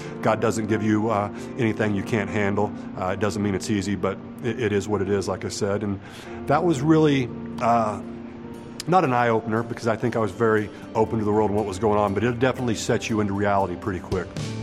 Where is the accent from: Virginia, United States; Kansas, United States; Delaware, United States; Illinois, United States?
Kansas, United States; Rose Hill; also born or lived in Malvern, United States; You know, I grew up in Malvern, Kansas up to fourth grade, and then my father decided he wanted to farm, and we moved over to Rosehill, Kansas, and that's where I went, spent fifth grade through high school.